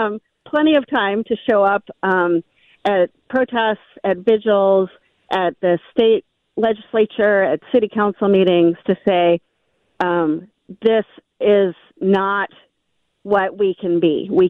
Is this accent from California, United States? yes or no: no; Memphis, Tennessee, United States; So I grew up in Memphis, Tennessee, and saw like my whole life this the impact of racial injustice.